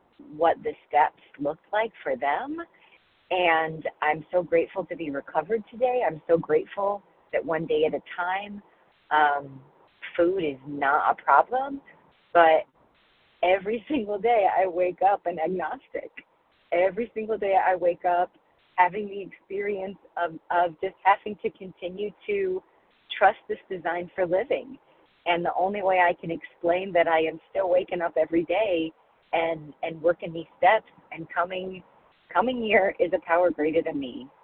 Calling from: Chicago, Illinois, United States; Calling in from Chicago.

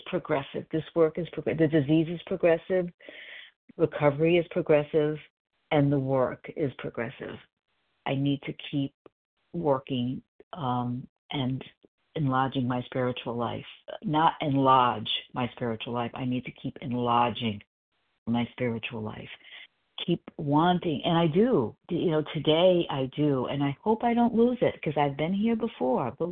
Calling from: South Carolina, United States; Oh, South Carolina.

